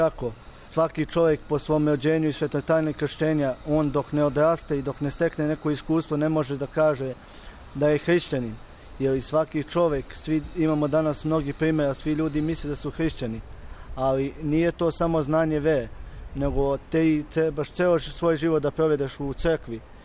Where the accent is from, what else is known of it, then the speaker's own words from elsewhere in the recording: Podgorica, Montenegro; also born or lived in Dečani, Kosovo; dolazim iz Podgorice i učenik sam 4. razreda prizrenske bogoslovije u Prizrenu. Ja sam rođen u Dečanima i 99. kada je počeo rat na Kosovu i Metohiji, moji su izbjegli za Podgoricu i ja sam sa 3,5 godine izašao sa Kosova